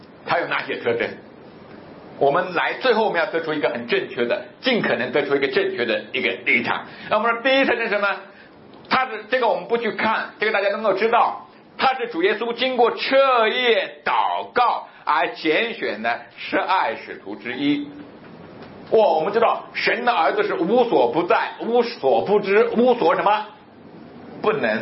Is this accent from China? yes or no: yes; China; 我们在中国被培养从小长大的时候，